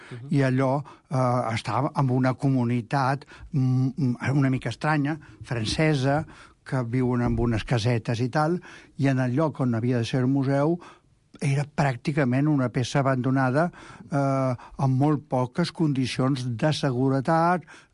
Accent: Catalonia, Spain; com a bons catalans

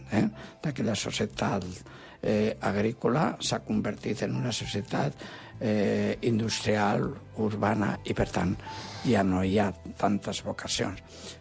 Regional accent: Castile and León, Spain; El meu poble, que és molt petit, un poblet de Burgos, en la zona de la Bureba

